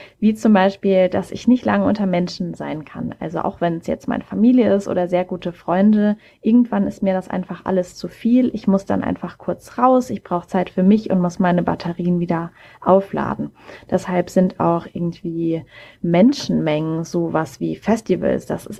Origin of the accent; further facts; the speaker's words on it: Mannheim, Baden-Württemberg, Germany; born there; now in Hamburg, Germany; Ich komme gebürtig aus Mannheim, wohne mittlerweile aber im wunderschönen Hamburg.